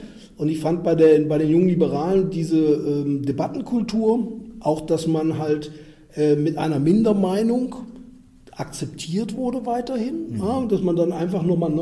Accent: Leipzig, Saxony, Germany; born there; Nein, ich bin in Leipzig geboren. Meine Eltern haben damals in Delitzsch gewohnt. Also das heißt, ich bin wirklich nur in Leipzig geboren.

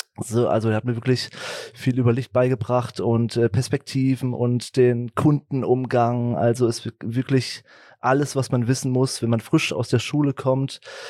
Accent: Fulda, Hesse, Germany; moved away as an adult; now in Hamburg, Germany; In Edelzell habe ich gelebt, genau. 23 Jahre.

